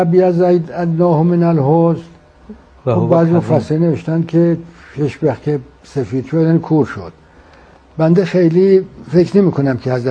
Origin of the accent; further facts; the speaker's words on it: Iran; ما ایرانی هستیم، الان در این اتاق نشستیم